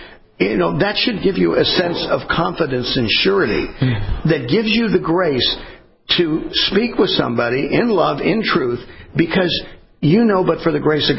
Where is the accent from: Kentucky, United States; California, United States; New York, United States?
California, United States; I mean, I was born and raised in California.